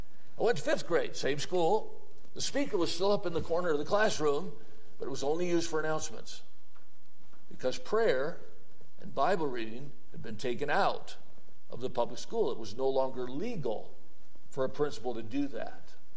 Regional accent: Watertown, Wisconsin, United States; I grew up in Watertown, Wisconsin.

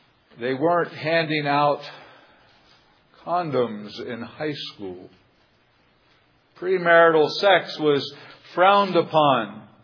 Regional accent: Woodbury, New Jersey, United States; For the first 13 or 15 years of my life, it was not hard for me as a citizen growing up in Woodbury, New Jersey, to identify with the law of God.

